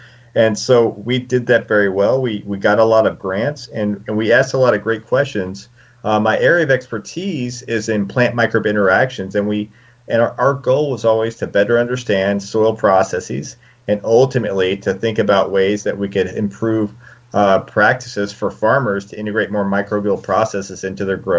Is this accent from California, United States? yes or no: no; Texas, United States; now in Colorado, United States; I didn't grow up in Colorado. I grew up in West Texas, and there's a lot of very negative connotations to the cannabis industry